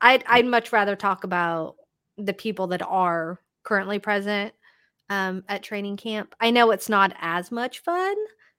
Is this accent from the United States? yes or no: no; Toronto, Ontario, Canada; like I can totally understand why I'm being from Toronto.